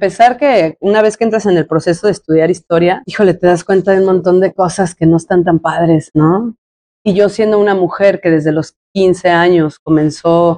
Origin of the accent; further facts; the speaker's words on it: San Luis Potosí, Mexico; born there; Yo nací en San Luis Potosí, en el barrio de San Miguelito, como dice la canción. Y la verdad es que tuve una infancia bastante relajada.